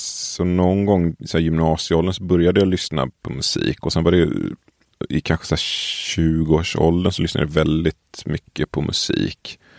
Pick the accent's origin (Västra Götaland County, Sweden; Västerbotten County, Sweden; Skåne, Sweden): Västra Götaland County, Sweden; Tollered; Jag kommer från, vad ska man säga, strax utanför ett litet ställe som heter Tollered, som i sin tur ligger utanför Göteborg.